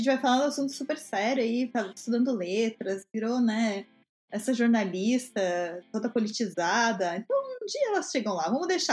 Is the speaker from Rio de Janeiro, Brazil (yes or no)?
no; Santa Catarina, Brazil; Eu sou do norte do estado, mas eu sou praticamente paranaense, né? Então, é isso, né? O Paraná tá ali na minha... tá aqui no meu sangue, correndo no meu sangue. Eu sou catarinense Mafra, fica bem no norte, na divisa com o Paraná. Mas eu morei em Paraná, né?